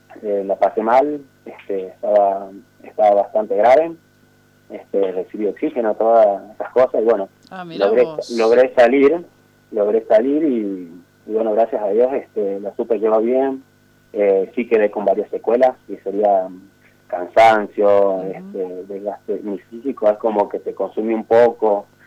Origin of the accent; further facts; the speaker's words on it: Morillo, Salta, Argentina; La gente de Morillo, de mi pueblo, recuerdo que siempre se juntaban